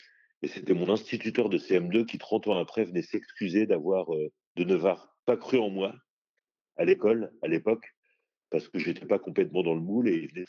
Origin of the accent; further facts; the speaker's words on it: Le Havre, Normandy, France; moi j'ai grandi dans une cité populaire au Havre. Je suis né à Copriauville, dans un quartier du Havre